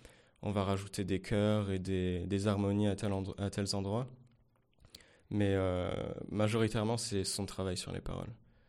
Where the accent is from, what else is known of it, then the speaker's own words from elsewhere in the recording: Digne-les-Bains, Provence-Alpes-Côte d'Azur, France; Oui, donc moi je viens de Digne-les-Bains.